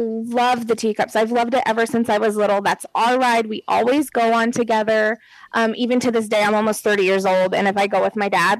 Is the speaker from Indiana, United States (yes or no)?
yes; Fort Wayne, Indiana, United States; I grew up in Fort Wayne, Indiana.